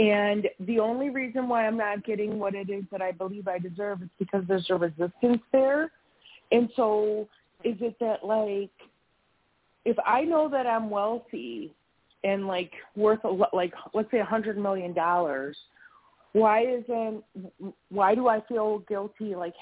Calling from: Wisconsin, United States; I'm calling from Wisconsin.

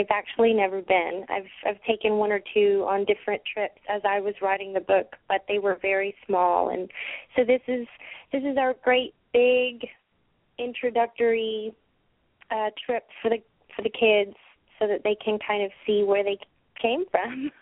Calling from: Waco, Texas, United States; I'm calling from Waco, Texas, but we're soon to be on the road to New Jersey.

